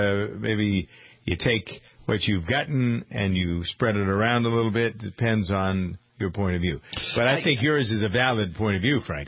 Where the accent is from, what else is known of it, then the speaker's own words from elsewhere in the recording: New England, United States; accent: New England; I ended up going to a radio station to get rid of my New England accent